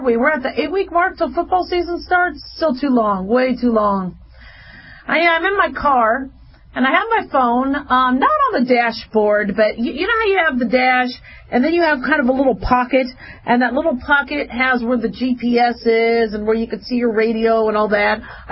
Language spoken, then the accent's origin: English; Las Vegas, Nevada, United States; also born or lived in Phoenix, Arizona; You see, I grew up in Vegas and I grew up in Phoenix. And monsoon was a bigger deal in Arizona.